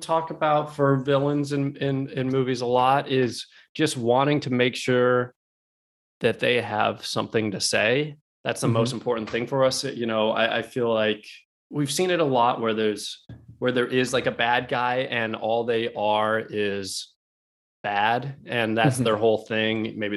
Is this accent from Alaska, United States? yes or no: yes; Alaska, United States; we grew up in Alaska. So it's like we grew up around a lot of it's just a lot of people with firearms.